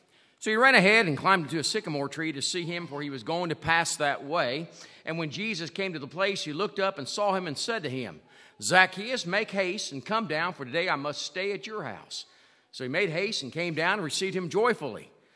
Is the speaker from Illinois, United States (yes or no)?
yes; Rantoul, Illinois, United States; If you don't know me, I grew up in Rantoul. And I fled the first opportunity I had and stayed south.